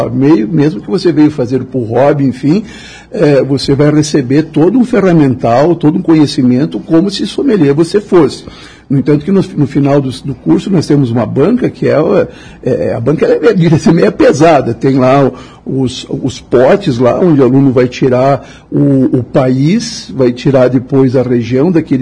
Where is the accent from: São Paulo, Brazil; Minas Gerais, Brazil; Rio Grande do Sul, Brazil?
Rio Grande do Sul, Brazil; como bom gaúcho, eu gosto de vinho, né?